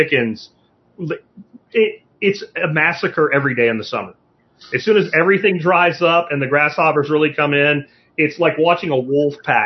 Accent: Pennsylvania, United States; Like where I grew up in Pennsylvania, literally people dumped zucchini.

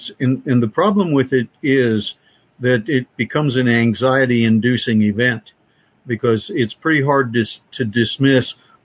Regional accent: Ohio, United States; also born or lived in Florida Keys; I had a 12-year career in law enforcement in my home state of Ohio.

